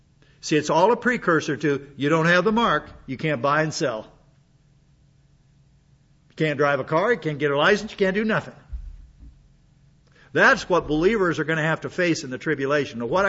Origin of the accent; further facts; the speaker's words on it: United States; born there; I'm still an American, and I still believe I was a natural born American